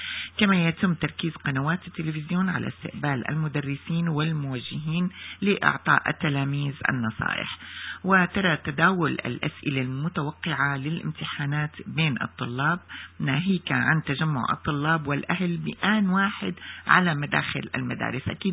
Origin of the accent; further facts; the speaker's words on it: Damascus, Damascus Governorate, Syria; أنا كمان من دمشق.